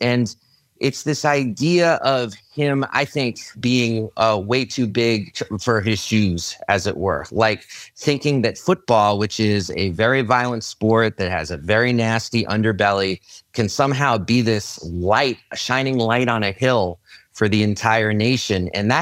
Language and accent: English; New York City, New York, United States; born or raised there